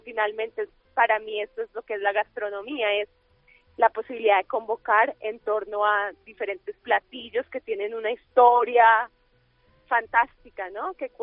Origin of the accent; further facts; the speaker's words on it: Bogotá, Colombia; materializar esas ideas aquí en mi país y particularmente en Bogotá, en mi ciudad